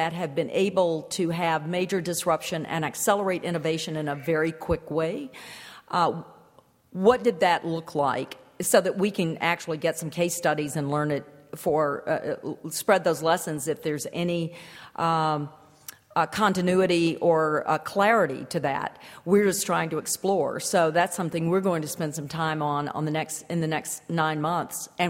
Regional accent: Memphis, Tennessee, United States; now in Miami, United States; I mean, my hometown, I live in Miami now, but my hometown of Memphis went from being the most, for instance, the most unfriendly cycling place in the world.

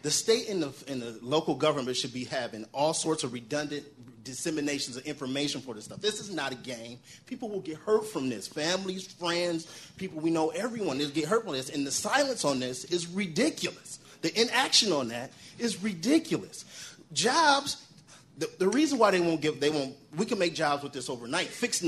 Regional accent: Inkster, Michigan, United States; because I'm born and raised in Inkster, so my father here, I'm in Flint. I live in Inkster currently

